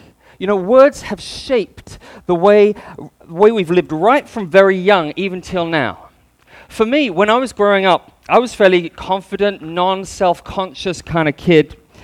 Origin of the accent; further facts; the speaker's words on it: Hong Kong Island, Hong Kong; When we're from Hong Kong Island, normally we say that whenever we go out, we're going out to the dark side.